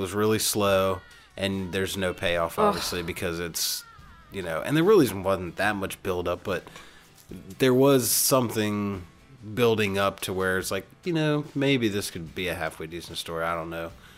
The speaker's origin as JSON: {"language": "English", "country": "United States", "said": "I'm an American."}